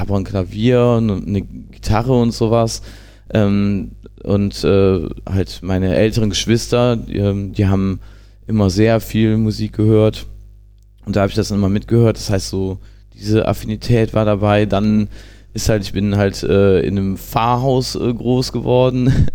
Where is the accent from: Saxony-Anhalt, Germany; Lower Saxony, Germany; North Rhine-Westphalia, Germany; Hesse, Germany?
North Rhine-Westphalia, Germany; born there; ich habe damals im Dorf, wo ich bei Jülich, wo ich geboren bin